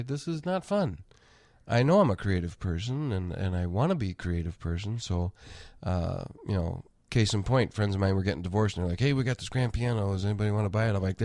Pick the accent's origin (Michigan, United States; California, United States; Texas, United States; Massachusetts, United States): Michigan, United States; Lansing; But we're both from Lansing